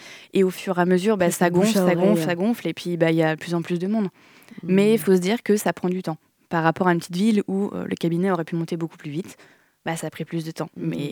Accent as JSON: {"language": "French", "town": "Cholet", "region": "Pays de la Loire", "country": "France", "lives_now": "Nantes, France", "said": "Parce que donc moi je viens de Cholet"}